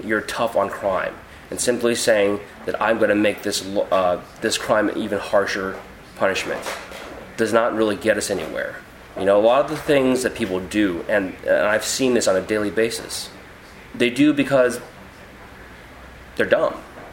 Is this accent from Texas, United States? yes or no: yes; Houston, Texas, United States; when I was when I grew up in Houston, you know, I was raised Christian.